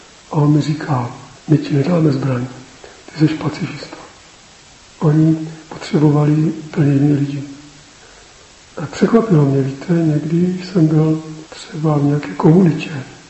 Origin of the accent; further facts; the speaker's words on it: Moravia, Czechia; když se dověděl, že jsem z Moravy